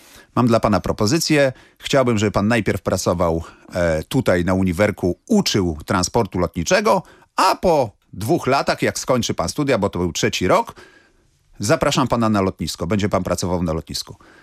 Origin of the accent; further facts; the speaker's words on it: Gdańsk, Pomeranian Voivodeship, Poland; ale całe życie na Przymorze, także ja jestem całe życie z Gdańska, jestem tutaj, ale jestem taki, ja bym powiedział, nie takim szowinistą gdańskim, tylko takim trójmiejskim, pomorskim patriotą.